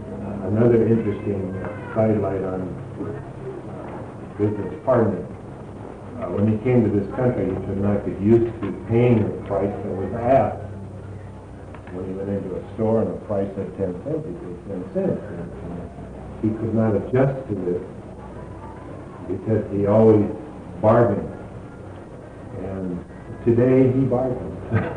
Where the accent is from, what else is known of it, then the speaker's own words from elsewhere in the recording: Lima, Peru; I was born and raised in Lima, Peru